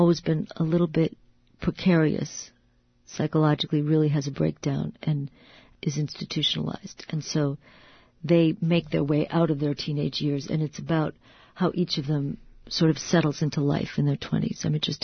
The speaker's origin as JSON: {"language": "English", "town": "Green Bay", "region": "Wisconsin", "country": "United States", "tie": "born or raised there", "said": "I grew up in Green Bay, Wisconsin, which is sort of a mill town, a big factory town."}